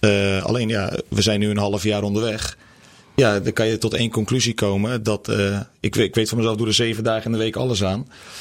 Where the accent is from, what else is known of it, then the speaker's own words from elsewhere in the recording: West Netherlands, Netherlands; Ik kom hier niet vandaan. Ik kom uit het Westen.